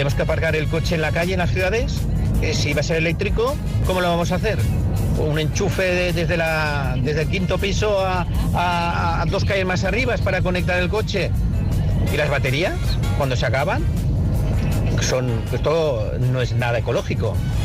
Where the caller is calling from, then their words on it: Barcelona, Catalonia, Spain; de Barcelona.